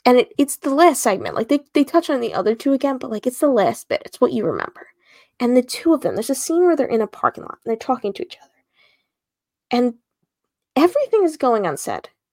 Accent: Long Island, New York, United States; because I'm from Long Island and Long Island is red

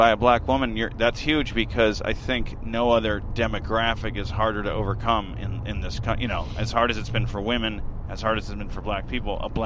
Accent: California, United States; Hi, I'm white male from Orange County, heterosexual, ignorant.

